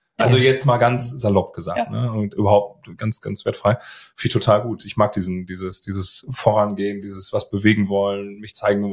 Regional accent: Münster, North Rhine-Westphalia, Germany; Natürlich für uns als Münsteraner, als Fahrradstadt natürlich wunderbar.

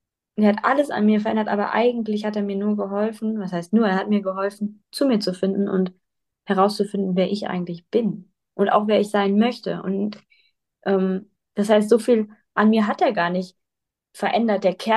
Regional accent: Lower Saxony, Germany; Also ich bin 2019 mit meinen Kühen ins Bergische Land gezogen. Ich komme eigentlich aus Niedersachsen

